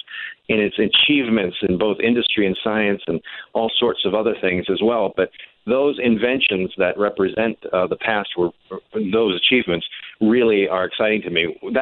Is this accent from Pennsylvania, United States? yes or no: yes; Philadelphia, Pennsylvania, United States; I'm from the industrial Northeast. I'm from Philadelphia originally.